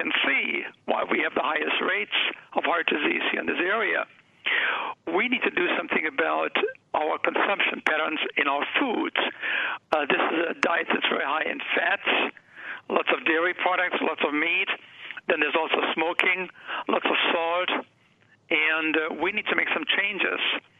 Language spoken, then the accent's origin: English; Germany; moved away; I grew up in Germany under very humble circumstances after World War II.